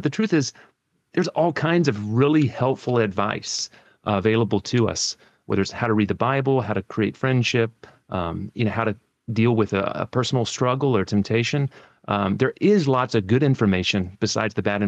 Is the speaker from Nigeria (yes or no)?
no; United States; now in Edinburgh, United Kingdom; Well, I'm from the United States, but a lot of my working life has been here in Scotland. I was up in the Highlands working in a free church context, you know, for about 8 years in Kiltarlity.